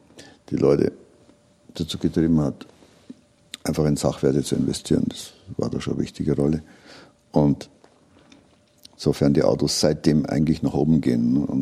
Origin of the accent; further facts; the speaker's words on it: Regensburg, Bavaria, Germany; Gerade ich komme aus Regensburg, da hat man sich einen besonderen Bezug zu sowas.